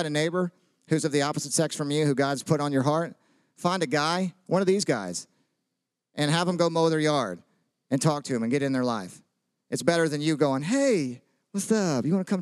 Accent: the South, United States; I'm from the South. And so in the Southern church, they don't stab you in the back.

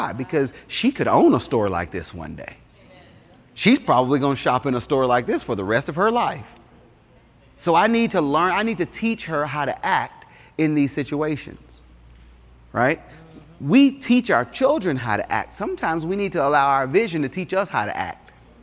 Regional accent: Atlanta, Georgia, United States; I grew up in Atlanta, Georgia, in the inner city, and we rode the public transportation everywhere we went.

